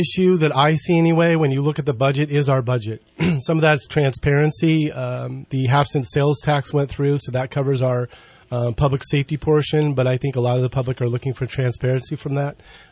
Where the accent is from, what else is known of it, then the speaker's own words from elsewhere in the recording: Oregon, United States; born there; Well, I was born in Oregon and served in the United States Marine Corps